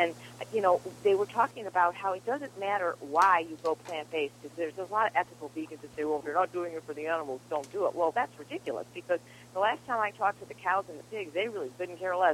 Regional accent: Chicago, Illinois, United States; I grew up in the south side of Chicago, just like …. I was raised in a Jewish home.

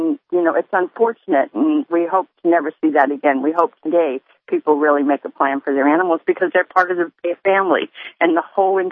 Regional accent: Florida, United States; Well, I'm a resident of Florida. I grew up in Florida, and so hurricanes have always been around

